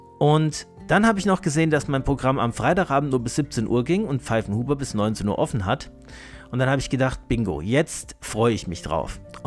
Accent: Marburg, Hesse, Germany; naja, ich komme aus Marburg, ich bin jetzt mal in München

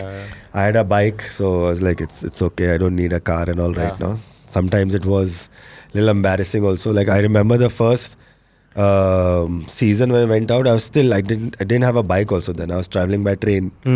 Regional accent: Delhi, India; I grew up in Delhi. I did my college in Delhi.

